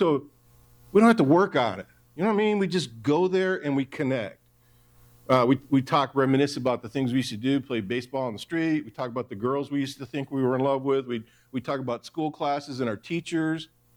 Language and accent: English; Michigan, United States; I'm from Michigan, And whenever Michigan went to the Rose Bowl, they always played one of the Pac-10 teams.